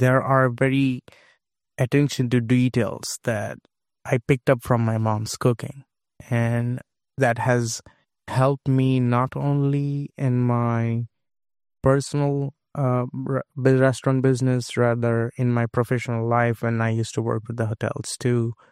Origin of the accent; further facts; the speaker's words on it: Kolkata, West Bengal, India; English is a second language; First of all, the city that I born and raised is called Calcutta